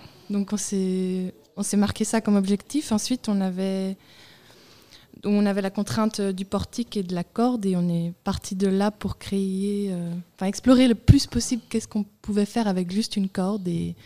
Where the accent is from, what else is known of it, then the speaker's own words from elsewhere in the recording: Belgium; je suis belge.